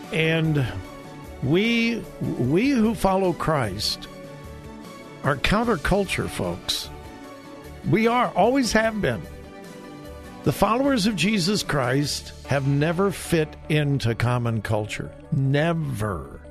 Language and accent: English; United States; born there; I was born in America. I live in America.